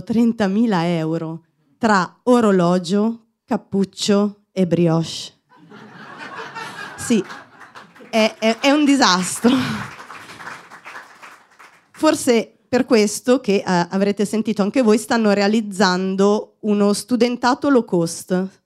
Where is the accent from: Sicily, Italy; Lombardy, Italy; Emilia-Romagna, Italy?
Lombardy, Italy; Milan; Io sono di Milano, sono nata a Milano, sono cresciuta qui e... io sono affezionata a Milano